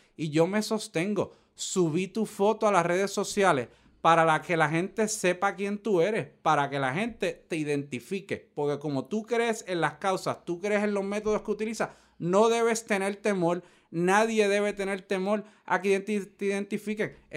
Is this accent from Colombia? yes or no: no; Puerto Rico; Los dos somos ciudadanos de Puerto Rico.